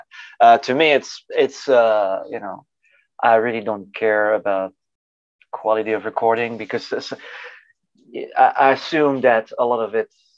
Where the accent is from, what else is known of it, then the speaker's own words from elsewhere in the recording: Paris, Île-de-France, France; I'm from Paris.